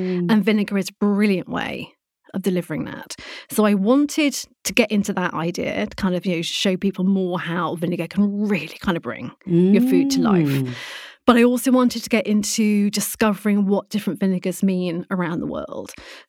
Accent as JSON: {"language": "English", "town": "Blackburn", "region": "North West England", "country": "United Kingdom", "said": "So I'm from Lancashire. I'm from Blackburn in Lancashire."}